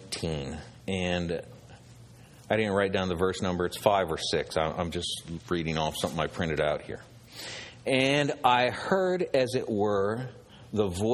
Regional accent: Oregon, United States; But I grew up in Oregon.

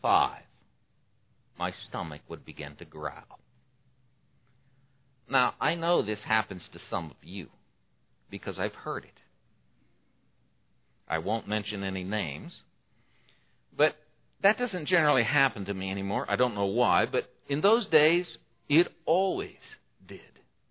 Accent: Portland, United States; Well, growing up in Portland, after we began going to church with my mother, I remember that the best because I was a little older.

